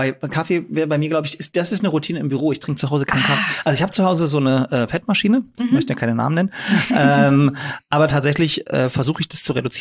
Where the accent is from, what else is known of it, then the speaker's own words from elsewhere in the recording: Dresden, Saxony, Germany; born there; ich bin in Dresden geboren.